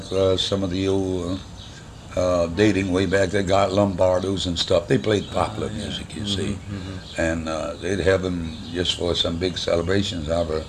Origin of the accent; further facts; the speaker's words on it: Shiner, Texas, United States; born there; I was born in Shiner, Moulton, Texas.